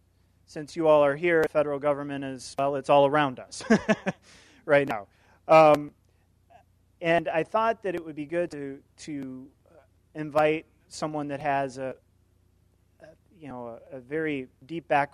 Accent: Iowa, United States; because I'm from Iowa. We see a lot of airplanes up there when I was growing up

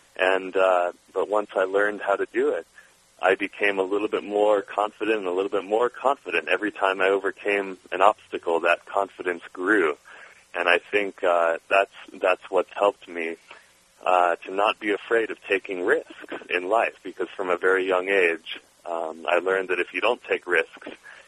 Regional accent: Redondo Beach, California, United States; I grew up in Redondo Beach, California, and long before I ever skied, my mom would take us to the beach.

